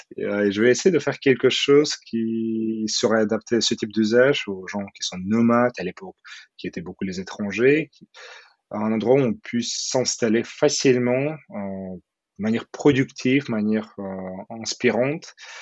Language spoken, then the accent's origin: French; Odesa, Odesa Oblast, Ukraine; French is a second language; moved away; also born or lived in Kyiv / Moscow / Seattle; je viens de l'Ukraine, d'Odessa, mais entre-temps, déjà en Ukraine, j'ai vécu à Odessa, à Kiev, après j'ai vécu en Russie, à Moscou, j'ai vécu un peu aux US, à Seattle.